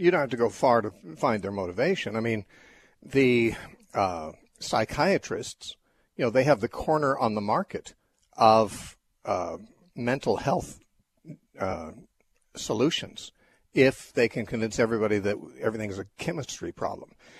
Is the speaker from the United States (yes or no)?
yes; United States; which I am I'm an American and I'm an evangelical, but I have to just say I was raised in American evangelicalism